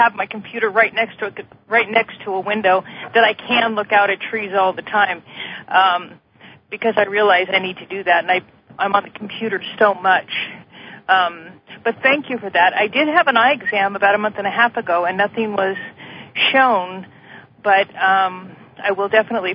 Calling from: Livermore, California, United States; I'm calling from Livermore, California.

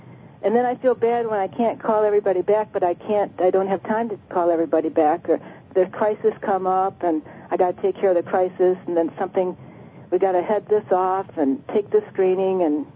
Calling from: Detroit, Michigan, United States; Detroit area.

